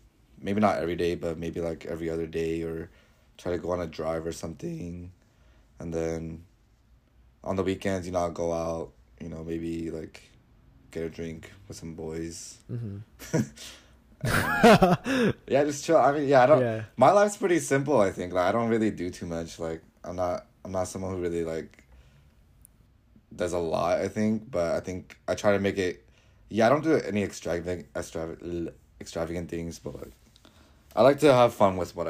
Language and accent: English; Tacoma, Washington, United States; I went to Curtis High School. I don't know if you ever heard about it, but I went to Curtis. But I grew up in the Linwood area, though.